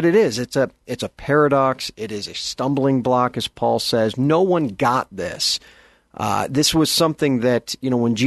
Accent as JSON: {"language": "English", "country": "United States", "said": "I'm going to pick on America here because I am American"}